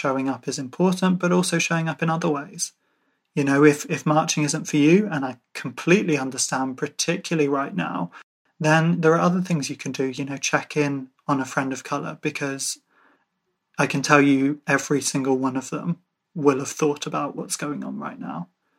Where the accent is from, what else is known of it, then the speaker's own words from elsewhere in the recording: Ireland; I'm Irish